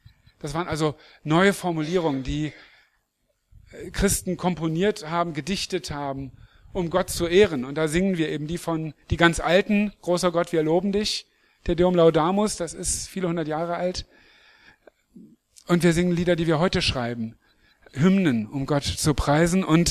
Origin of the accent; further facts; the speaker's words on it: Lower Saxony, Germany; also ich bin in Niedersachsen zur Schule gegangen, da gab es sowas nicht